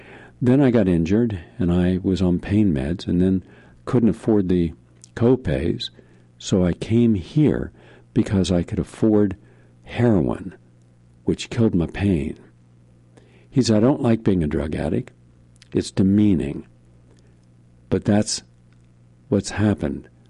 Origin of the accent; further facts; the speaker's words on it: West Virginia, United States; everywhere I went in America, to my home state, West Virginia